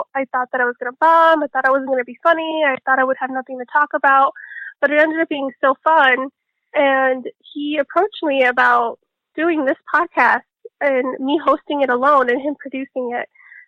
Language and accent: English; Chicago, Illinois, United States; Yes, I am from the south side of Chicago. I lived in the West Elgin area that's very near Midway Airport. I pretty much grew up on the south side of Chicago, and then we moved out to the Bolingbrook area when I was a teenager.